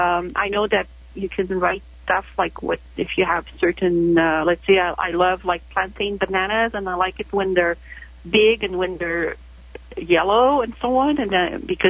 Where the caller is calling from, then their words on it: Montreal, Quebec, Canada; I'm calling from Montreal.